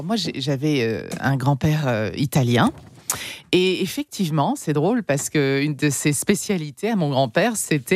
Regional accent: Hauts-de-France, France; Moi, je suis des Hauts-de-France.

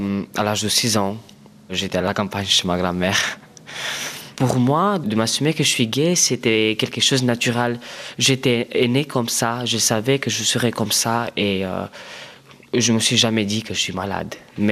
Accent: Bistrița-Năsăud, Romania; French is a second language; moved away as an adult; now in Brussels, Belgium; J'ai l'âge de 23 ans. Je viens de Roumanie, originale de Bistrița Năsăud.

